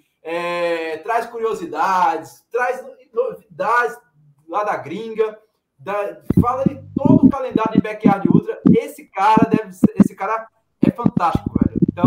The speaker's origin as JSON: {"language": "Portuguese", "region": "Pernambuco", "country": "Brazil", "said": "E olha que eu sou aqui de Pernambuco"}